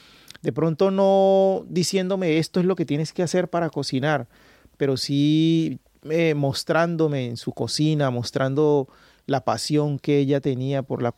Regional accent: Cali, Valle del Cauca, Colombia; born there; yo vengo de una región que es el Pacífico. Yo nací en Cali, pero pues toda mi familia es del Pacífico.

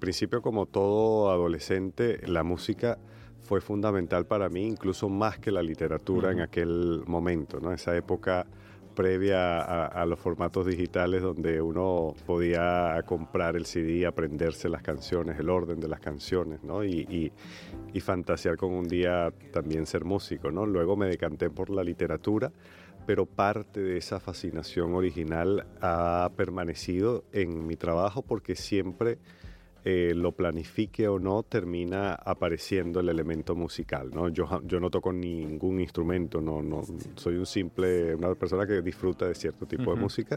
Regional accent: Caracas, Capital District, Venezuela; now in Málaga, Spain; Yo que, bueno, nací y vengo de Caracas, tengo ya un tiempito viviendo en Málaga

